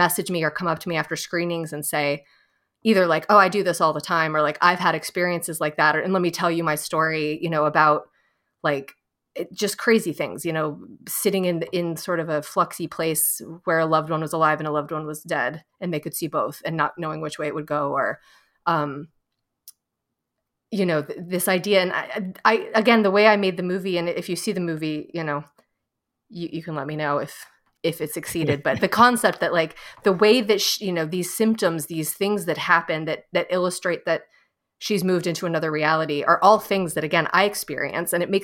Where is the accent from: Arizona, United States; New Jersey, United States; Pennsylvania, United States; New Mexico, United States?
New Mexico, United States; Santa Fe; I grew up in Santa Fe and my parents were kind of very cued into that sort of spiritual community.